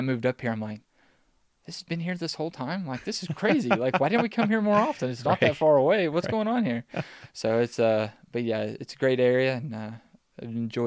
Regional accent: Grayson, Kentucky, United States; Most people know the big town that's near us is called Ashland. So I'm from a little town just next to it called Grayson.

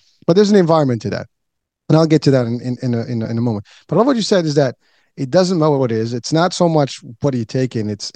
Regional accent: Morocco; I'm originally from Morocco.

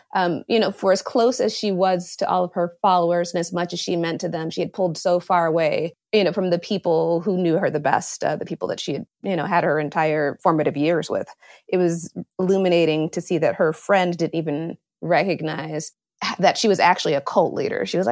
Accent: Indiana, United States; I'm from Indiana. I'm a humble Midwestern girl.

